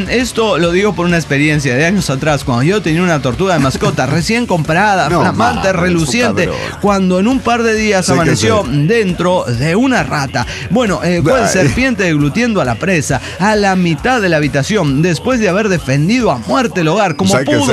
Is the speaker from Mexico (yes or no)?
yes; Xalapa, Veracruz, Mexico; soy de Jalapa, Veracruz, nativa, veracruzana. Estaba en Aguascalientes por cuestiones académicas.